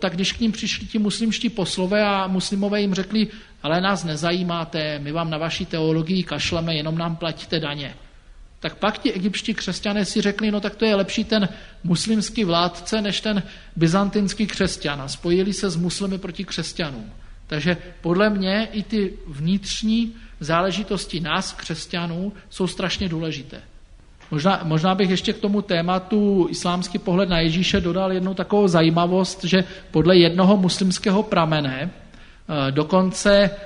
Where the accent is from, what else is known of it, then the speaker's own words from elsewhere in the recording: Frýdlant nad Ostravicí, Moravian-Silesian Region, Czechia; já pocházím od Frýlantu nad Ostravicí z jedné vesničky.